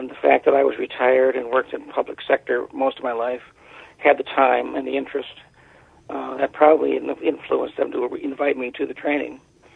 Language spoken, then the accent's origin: English; Midwest, United States; I wasn't accepted because I'm from the Midwest, probably